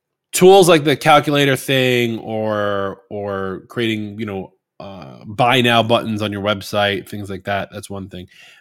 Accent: New York, United States; Like, we've talked about the fact that I'm from New York. I like mentioning it a lot. Like, I'm a New Yorker through and through.

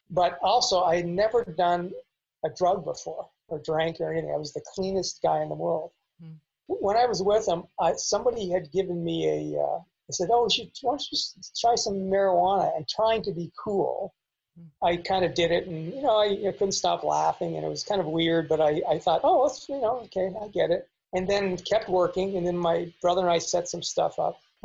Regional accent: Canada; now in Los Angeles, United States; And when I came to Los Angeles from Canada

